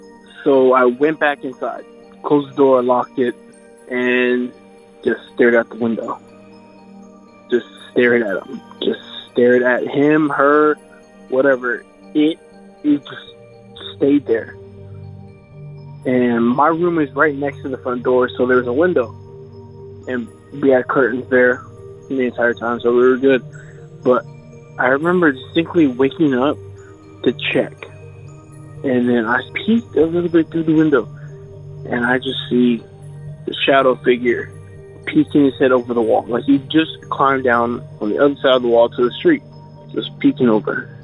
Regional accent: Dallas, Texas, United States; Hello, I am from Dallas, Texas, but I would like to remain anonymous.

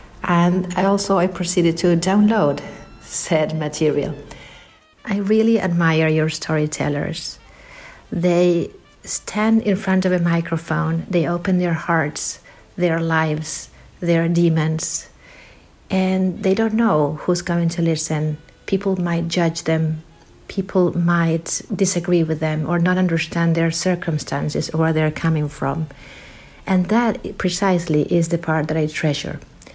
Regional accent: Argentina; also born or lived in United States; I am originally from Argentina. For a decade, I lived in America teaching in Virginia schools. One day, I changed gears and decided to come back to Argentina

